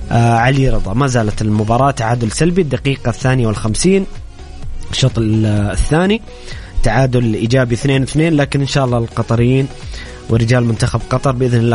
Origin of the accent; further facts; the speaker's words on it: Saudi Arabia; كذلك نهائي يمكن ذكرى غير جيدة لنا كسعوديين